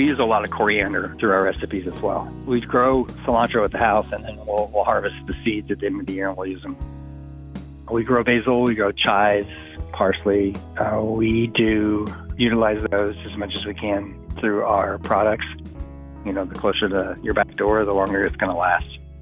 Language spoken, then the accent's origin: English; Dallas, Texas, United States; I grew up in the Dallas, Fort Worth area.